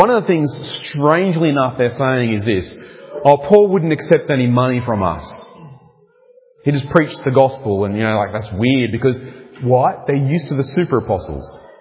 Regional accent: New South Wales, Australia

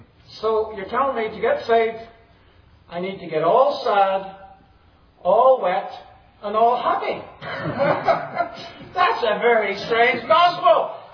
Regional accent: Ireland; There's a preacher growing up in Ireland down the street from us.

